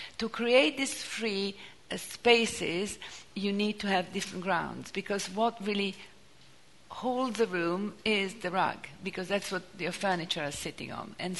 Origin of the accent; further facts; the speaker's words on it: Turin, Piedmont, Italy; English is a second language; I'm from Torino. Torino is near the mountains, so it's completely different. It's a northern city, it's cold, it's a beautiful city, of course, of northern Italy, but it's very different.